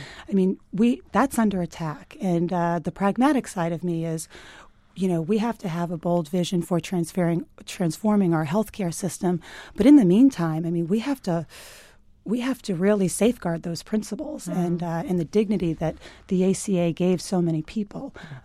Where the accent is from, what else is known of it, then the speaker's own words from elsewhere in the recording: Lowell, Massachusetts, United States; I mean, I grew up in Lowell, and I've lived in the district my whole life